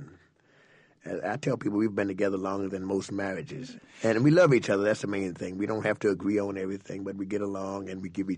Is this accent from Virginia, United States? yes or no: yes; Virginia, United States; And growing up in Virginia, we were exposed to so many different genres of music, from country to blues to gospel